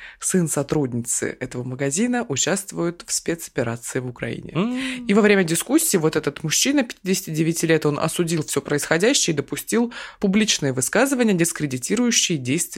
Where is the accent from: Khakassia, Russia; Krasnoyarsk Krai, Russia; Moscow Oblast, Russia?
Krasnoyarsk Krai, Russia; Krasnoyarsk; из Красноярска